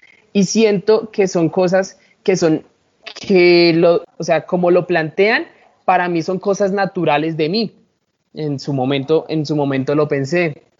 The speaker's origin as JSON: {"language": "Spanish", "region": "Bogotá", "country": "Colombia", "tie": "born or raised there", "said": "Mis papás, los dos son oriundos de allá. Yo sí nací acá en Bogotá, tengo una hermana, los dos somos 100% bogotanos."}